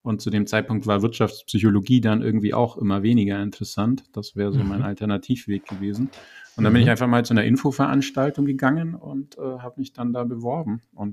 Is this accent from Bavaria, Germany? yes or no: yes; Bavaria, Germany; ich komme aus dem Allgäu. Die Menschen werden sich schon fragen, wo kommt das rollende R her? Die Frage kriege ich ungefähr zweimal die Woche gestellt. Jetzt wisst ihr es. Dort bin ich für das sehr konservative Allgäu eher Hippie-Eltern aufgewachsen.